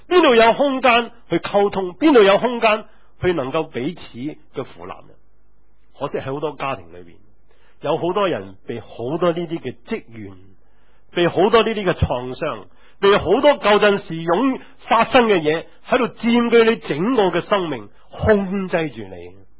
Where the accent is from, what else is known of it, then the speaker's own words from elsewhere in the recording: Guangdong, China; first language Cantonese; Chinese is a second language; 这个字呢，是我们广东话是耳屎。